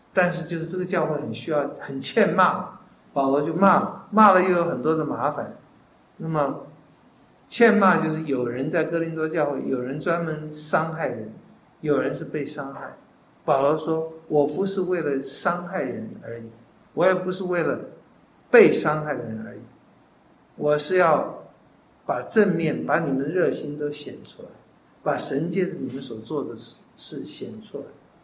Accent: China

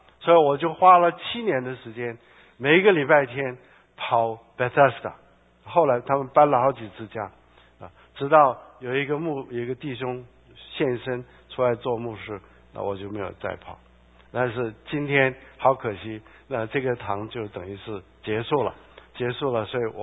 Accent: China; now in United States; 我是一个中国人，我现在来到美国

